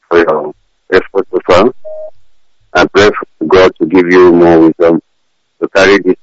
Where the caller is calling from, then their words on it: Nkwere, Imo, Nigeria; I'm calling from Nkwere, Imo State, Biafra.